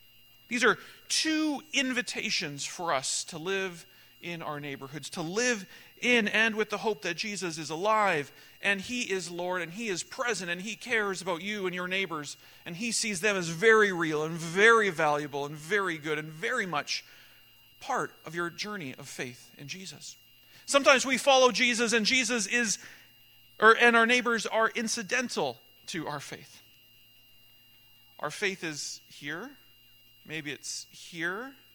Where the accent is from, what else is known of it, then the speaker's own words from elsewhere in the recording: Saskatoon, Saskatchewan, Canada; now in Chestermere, Canada; I'm from Chestermere, Alberta, but I was born here in Saskatoon, and I was a young boy here in Saskatoon